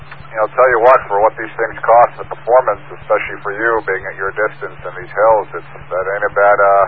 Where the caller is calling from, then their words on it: Orangeburg, New York, United States; Located in Orangeburg, New York.